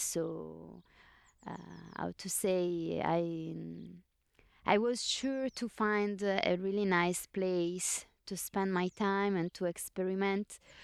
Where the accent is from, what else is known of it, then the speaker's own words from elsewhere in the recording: Italy; English is a second language; now in Portugal; I'm from Italy, but I'm doing this PhD in performative arts